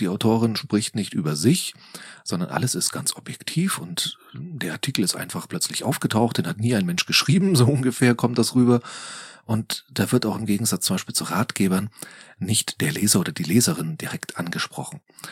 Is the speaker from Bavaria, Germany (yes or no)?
yes; Nuremberg, Bavaria, Germany; nur weil du einen Vortrag in meiner Heimatstadt Nürnberg hältst